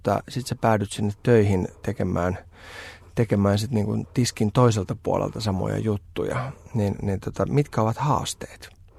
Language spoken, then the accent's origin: Finnish; Helsinki, Uusimaa, Finland; Itä-Helsinki, josta siis minä olen kotoisin ja sen kyllä huomaa